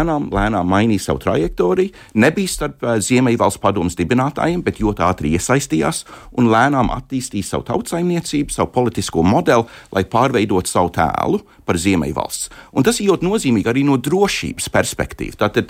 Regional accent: United Kingdom; Latvian is a second language; now in Latvia; Lielbritānijā, manā dzimtenē

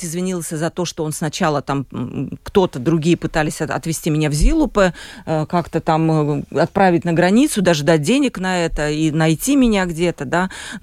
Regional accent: Latvia; В свободное время я слежу за новостями в Латвии, и как латыш меня волнуют новости

